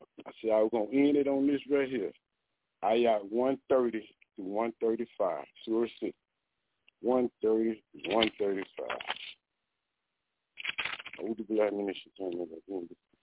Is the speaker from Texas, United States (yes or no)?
no; Mississippi, United States; moved away as an adult; I'm from Mississippi. I ain't never heard nothing about Juneteenth.